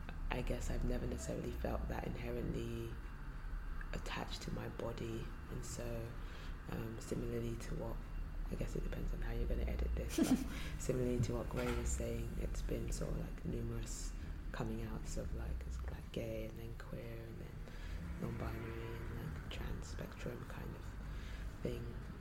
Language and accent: English; Nigeria; also born or lived in London; I grew up partly in Nigeria and also in London. Before settling here for secondary school, and my upbringing and the Christian context